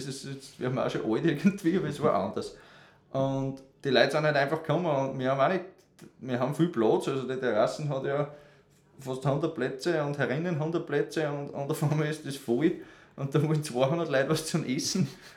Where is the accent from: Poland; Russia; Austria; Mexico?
Austria; Niederwaldkirchen, Upper Austria; Also ich bin gebürtiger in Niederwegkirchen, eben auf dem Hof, wo wir jetzt leben. Und habe Volksschulabschluss natürlich in Niederwegkirchen gemacht. Dann war ich 5 Jahre in St. Florian in der Landwirtschaft.